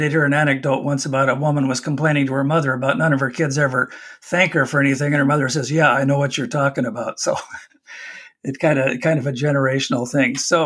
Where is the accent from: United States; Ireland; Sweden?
Ireland; okay, as an Irishman, I'll do my best with the Italian flavor thing.